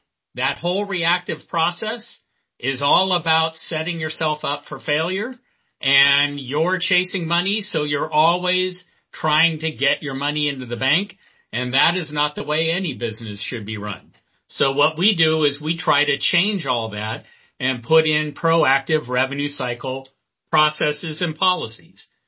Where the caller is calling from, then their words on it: Mechanicsburg, Pennsylvania, United States; I am sitting in Mechanicsburg, Pennsylvania, just outside of the capital city of Harrisburg.